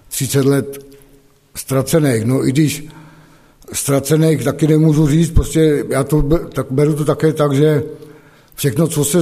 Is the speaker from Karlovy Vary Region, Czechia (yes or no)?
yes; Karlovy Vary, Karlovy Vary Region, Czechia; born there; also born or lived in Prague; now in Jeseník, Czechia; Já jsem se narodil v Karlových Varech a dlouhá léta jsem žil v Praze, teď žiju v Jeseníku. Je mi, na své straně bylo 50 let